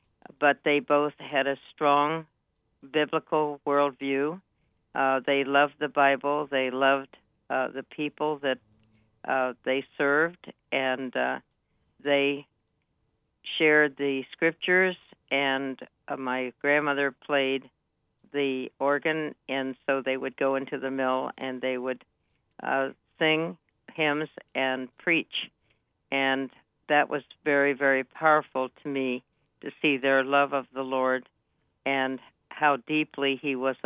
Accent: Pennsylvania, United States; also born or lived in Ohio; Well, I started life in Ohio, but at a young age grew up and spent the rest of my days in Pennsylvania.

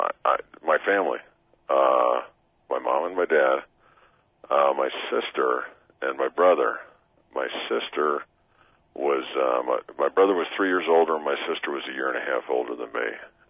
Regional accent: Denver, Colorado, United States; I grew up in Denver. I grew up in Denver, in a little Dutch community here in South Denver.

